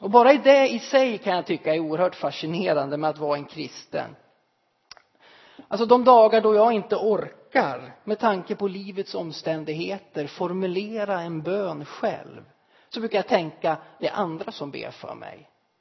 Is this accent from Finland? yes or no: no; Gävleborg County, Sweden; Precis som våra små äppelplantor där hemma i Hälsingland var känsliga för omgivningen